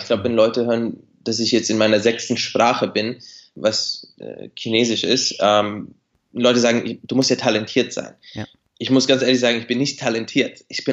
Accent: Bavaria, Germany; als Kind von Migranten in Deutschland, wir sind in Bayern aufgewachsen, also in einer kleinen Vorstadt von Nürnberg. Mhm. Ich würde sagen, ein ländliches Gebiet.

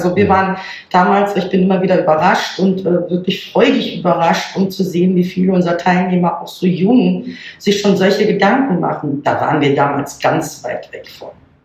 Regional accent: Northern Germany, Germany; born there; Ich selber komme, mein Mann auch, gebürtig aus Hamburg bzw. Niedersachsen, oben von der Küste.

